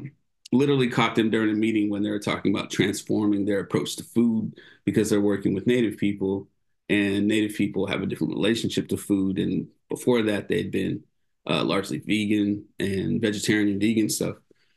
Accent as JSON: {"language": "English", "town": "Oakland", "region": "California", "country": "United States", "tie": "born or raised there", "said": "And, you know, I'm an urban Indian. I was born and raised here in Oakland."}